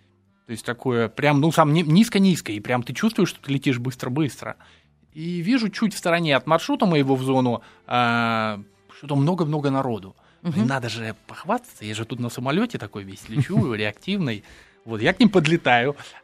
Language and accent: Russian; Russia; А мы все из России.